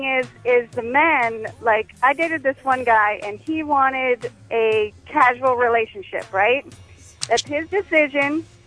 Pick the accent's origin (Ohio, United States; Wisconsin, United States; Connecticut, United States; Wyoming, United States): Wisconsin, United States; now in Jupiter, United States; I'm from Wisconsin.